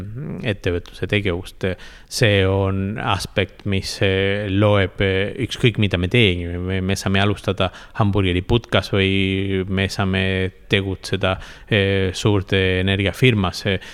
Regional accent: Chile; Estonian is a second language; now in Estonia; Siis tulime selles riigis nagu Chiilist 13 200 kilometrit kaugusel

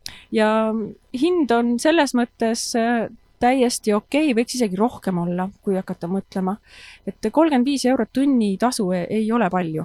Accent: Orgita, Rapla County, Estonia; now in Germany; mina olen Orgitalt.

